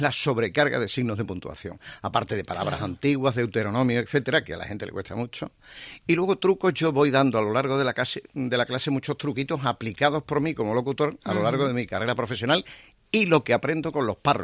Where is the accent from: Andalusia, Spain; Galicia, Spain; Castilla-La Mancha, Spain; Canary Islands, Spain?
Andalusia, Spain; Seville; also born or lived in Madrid; Yo soy sevillano. He trabajado, como nos pasa a los periodistas y a ti, pues mucho tiempo en Madrid.